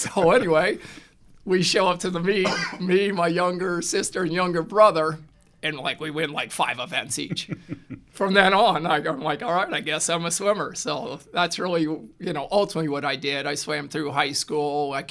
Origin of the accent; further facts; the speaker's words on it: Marion, Illinois, United States; So I grew up in Southern Illinois, a place called Marion, Illinois, which is quite far south of Chicago area.